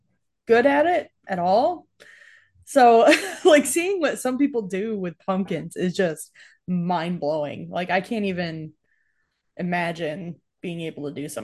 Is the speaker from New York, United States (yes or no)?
yes; New York, United States; But like I grew up in New York.